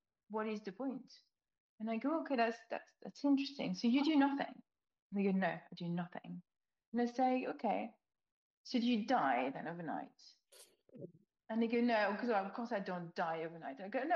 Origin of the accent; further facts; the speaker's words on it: France; now in United Kingdom; not just because I'm wearing a stripy top, but because of my accent, I'm French.